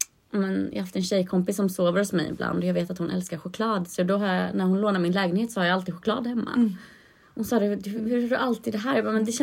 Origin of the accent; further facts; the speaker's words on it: Tranås, Jönköping County, Sweden; Jag kommer från Tranås från början.